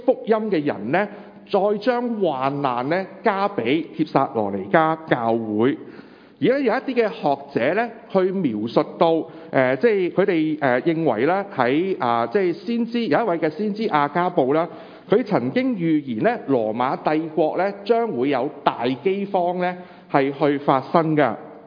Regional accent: Hong Kong

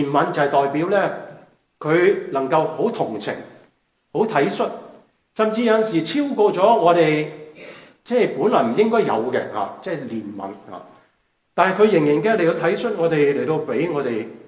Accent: China; 我哋中國人有一句説話咁講嚇，家徒四壁啊

